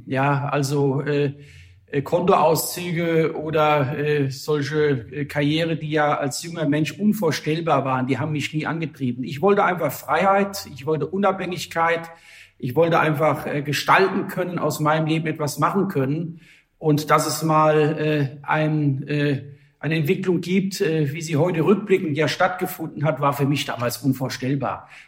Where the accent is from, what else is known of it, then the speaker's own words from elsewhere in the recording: Rhineland-Palatinate, Germany; Damals auch als Schüler in meiner Heimatregion in Rheinland-Pfalz wollte Berufspolitiker werden ursprünglich.